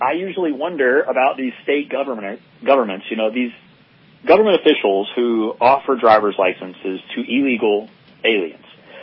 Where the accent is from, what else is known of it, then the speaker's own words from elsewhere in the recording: Florida, United States; Yeah, I grew up in Florida. Most people, they develop this image of palm trees and the beach, but the part of Florida I grew up in, we jokingly call Lower Alabama in North Florida.